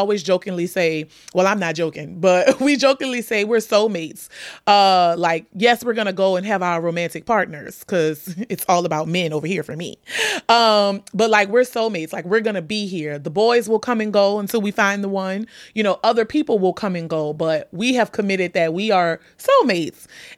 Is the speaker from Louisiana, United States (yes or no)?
yes; New Orleans, Louisiana, United States; I'm from New Orleans. So the high school friend group, you know, we would meet around the holidays